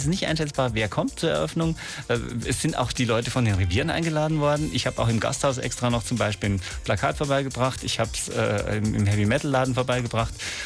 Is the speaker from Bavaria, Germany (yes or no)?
yes; Bavaria, Germany; Eigentlich bin ich Bayer, würde ich sagen, aber ich pendel zwischen Bayern und Hamburg hin und her.